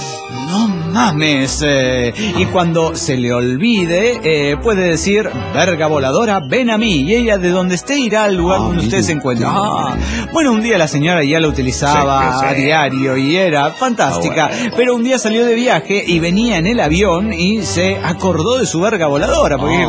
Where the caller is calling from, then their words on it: La Paz, Bolivia; de La Paz, Bolivia.